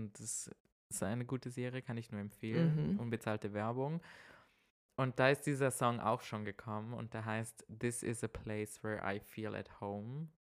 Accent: Vorarlberg, Austria; Also bei uns in Vorarlberg, wenn ihr wandern geht

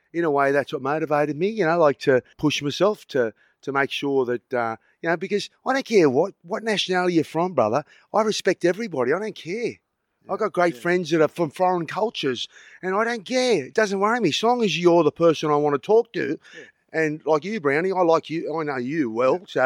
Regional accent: Redfern, New South Wales, Australia; I grew up in Redfern, and basically I'm very fortunate looking back.

